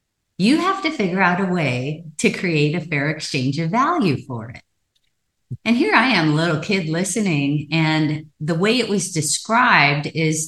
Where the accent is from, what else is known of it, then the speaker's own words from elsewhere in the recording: Hawaii, United States; So I grew up in a family, the last of 10 children, born and raised in Hawaii.